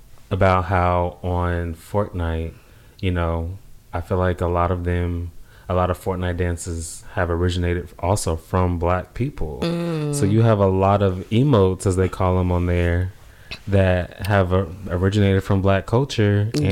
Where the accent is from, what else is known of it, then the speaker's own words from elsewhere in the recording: California, United States; I grew up in California, so you would. I saw the crip walk more than anything.